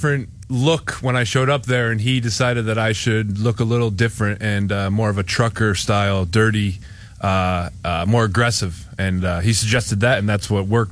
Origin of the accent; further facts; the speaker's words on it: Irondequoit, New York, United States; born there; I was born in Irondequoit.